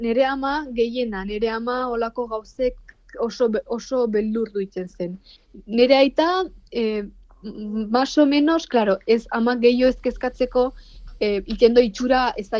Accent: Ukraine; Basque is a second language; Nire herri, bueno, Ukrainian

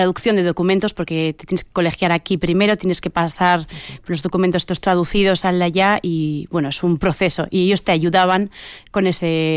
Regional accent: Vitoria, Basque Country, Spain; Yo soy de Vitoria.

